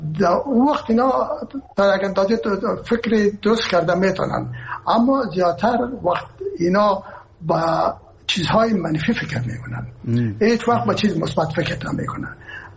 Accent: Herat, Afghanistan; من که هستم از هرات هستم و پدر مادر من هرات هستن

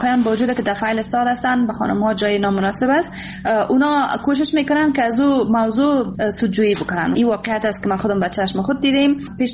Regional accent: Afghanistan; افتخار میکنم واقعا که من یک افغان هستم

